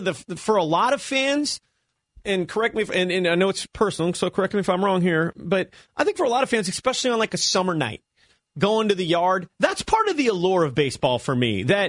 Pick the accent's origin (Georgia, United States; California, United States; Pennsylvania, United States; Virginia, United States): California, United States; I mean, I grew up in the East Bay, man, watching Ricky at the Coliseum swiping bags left